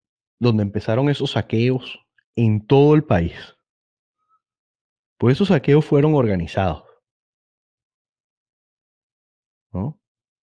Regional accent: Venezuela; yo como venezolano sé lo que son capaces de hacer

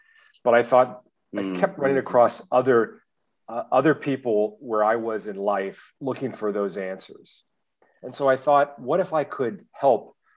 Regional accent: San Diego, California, United States; from the United States, San Diego. I'm a father of two, been married 12 years

